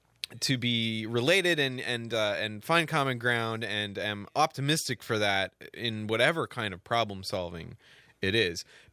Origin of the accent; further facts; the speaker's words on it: Seattle, Washington, United States; I only say that because I'm from the Northwest, and believe me, it does not take long to get out of Seattle and get really country really fast.